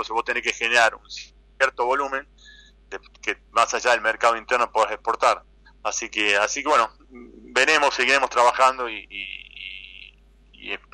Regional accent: Jujuy, Argentina; muchas veces nos creemos que porque somos jujeños en una provincia chica en nuestro país

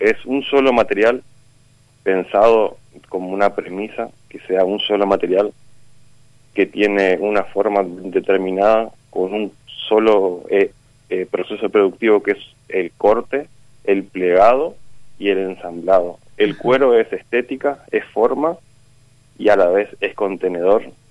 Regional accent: Chaco, Argentina; yo estoy en el medio, yo soy chaqueño

